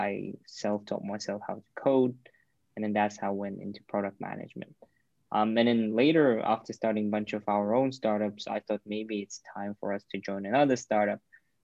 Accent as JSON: {"language": "English", "country": "Kazakhstan", "second_language": "English", "lives_now": "United Kingdom", "said": "I'm originally from Kazakhstan. I've lived most of my life in UK. I've studied there, I worked there. I've started a bunch of startups there."}